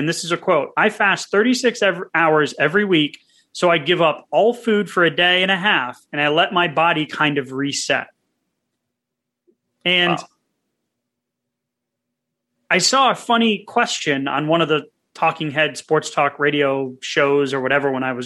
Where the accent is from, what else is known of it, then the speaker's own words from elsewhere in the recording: Rhode Island, United States; also born or lived in Massachusetts; born and raised in Massachusetts, raised in Rhode Island. No, not Long Island, the tiny little state near Connecticut and Massachusetts